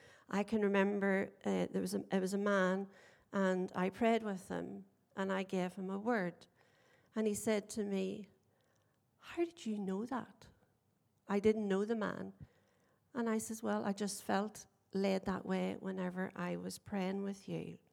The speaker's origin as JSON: {"language": "English", "region": "Northern Ireland", "country": "United Kingdom", "said": "So Ross and I, I'm sure you've gathered, we're both from Northern Ireland."}